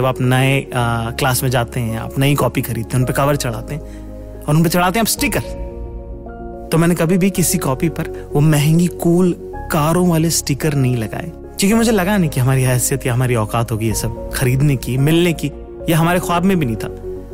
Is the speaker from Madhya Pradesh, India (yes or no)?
yes; Indore, Madhya Pradesh, India; born there; also born or lived in Delhi / Jaipur; now in Mumbai, India; परवरिश मेरी पैदाइश इंदौर की है, मध्य प्रदेश में एक शहर है, बड़ा खूबसूरत सा मुझे तो कम से कम लगता ही है क्योंकि मेरा शहर है। उसके बाद दिल्ली रहा कुछ साल, थोड़े दिन जयपुर रहा, अब बंबई में रहता हूं